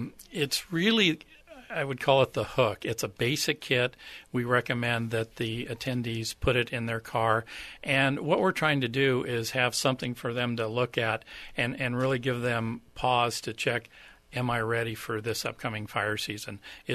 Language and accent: English; California, United States; I came from Southern California, and that's where most of my fire service experience is from.